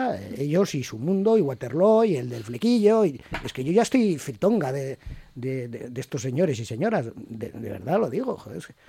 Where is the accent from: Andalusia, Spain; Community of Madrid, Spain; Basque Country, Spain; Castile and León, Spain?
Basque Country, Spain; Mondragón; trabajé en Fagor Electrodomésticos en Mondragón, en mi pueblo. Bueno, en mi pueblo. El pueblo donde yo nací.